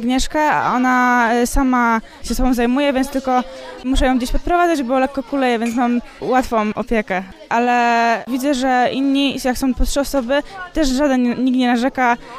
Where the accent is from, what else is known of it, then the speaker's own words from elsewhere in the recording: Krotoszyn, Greater Poland Voivodeship, Poland; przyjechałam z Krotoszyna, mam 17 lat.